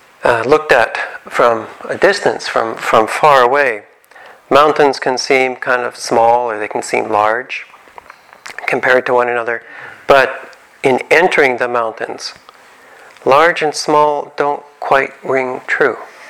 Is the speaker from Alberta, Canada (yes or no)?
yes; Calgary, Alberta, Canada; Growing up in Calgary, the Rockies were only a couple of hours away